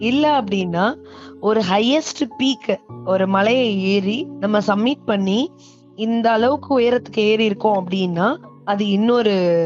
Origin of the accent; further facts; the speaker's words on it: Jogilpatti, Tamil Nadu, India; now in Chennai, India; நான் சென்னை மன்னிவாக்கத்துல இப்ப வசிச்சுட்டு இருக்கேன். என்னோட சொந்த ஊர் பாத்தீங்கன்னா விருதுநகர் மாவட்டம் ஜோகில்பட்டி. அது பாத்தீங்கன்னா ஒரு குக்கிராமம் அப்படின்னு சொல்லுவாங்க. எங்க ஊருக்கு வந்து பஸ் கூட கிடையாது. அந்த மாதிரி ஊர் தான் என்னோட சொந்த ஊர்.